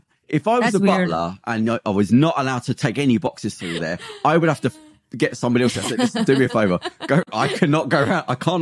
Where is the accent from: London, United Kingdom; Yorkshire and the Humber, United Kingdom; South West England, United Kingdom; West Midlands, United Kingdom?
London, United Kingdom; I was from East London.